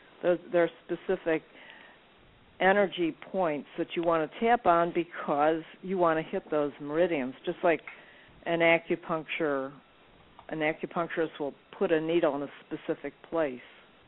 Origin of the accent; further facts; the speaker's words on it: Chicago, Illinois, United States; But yes, I grew up in around Hyde Park, around the University of Chicago.